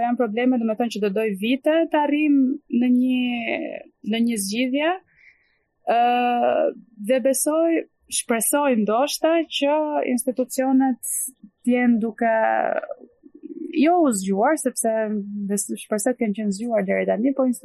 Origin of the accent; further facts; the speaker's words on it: Durrës, Durrës County, Albania; që e vogël më flisnin ngjyshe, do të them, un jam nga Durrësi